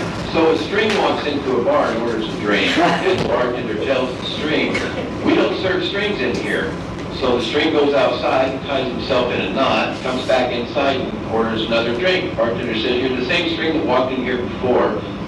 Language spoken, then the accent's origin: English; Mesa, Arizona, United States; I'm 58 years old. Born and raised in Mesa, Arizona, graduated from Mesa Mountain View High School in 1978.